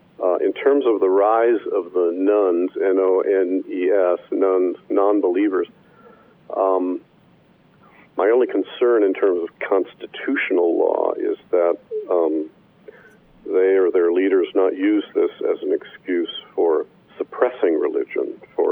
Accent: Wisconsin, United States; That I grew up in Wisconsin, and I still go back in the summers to Michigan, where they tell me I do have a Southern accent.

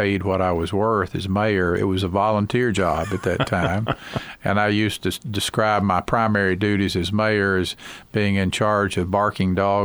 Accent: Sevierville, Tennessee, United States; in 1977, at the age of 28, I was elected mayor of Sevierville, my hometown.

